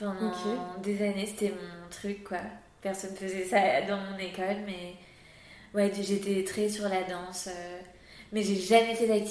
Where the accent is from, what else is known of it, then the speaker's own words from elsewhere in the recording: Montpellier, Occitanie, France; Alors, j'ai passé mon enfance à Montpellier.